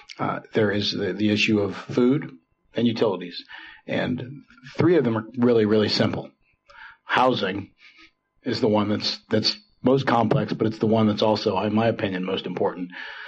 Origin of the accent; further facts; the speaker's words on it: Oklahoma, United States; also born or lived in California; I was born here in California, but I grew up in Oklahoma, and Oklahoma is known as the state where you can work at the mall and still buy a home.